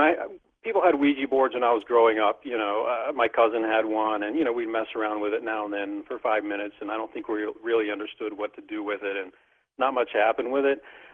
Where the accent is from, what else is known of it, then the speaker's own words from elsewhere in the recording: Bible Belt, United States; growing up in the Bible Belt, right away I thought Alpha and the Omega.